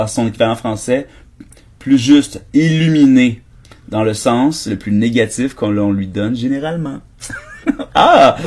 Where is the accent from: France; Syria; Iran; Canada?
Canada; Quebec; moi, je suis un Québécois, là